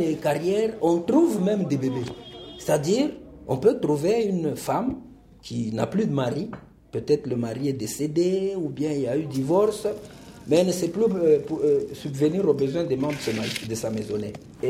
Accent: Kipushi, Haut-Katanga, DR Congo; Mais quand ici chez nous à Kipushi

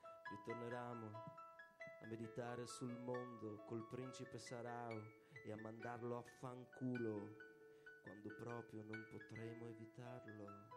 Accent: Basilicata, Italy; Io sono lucano, come avrete capito, cioè sono di origini lucane, come avrete capito.

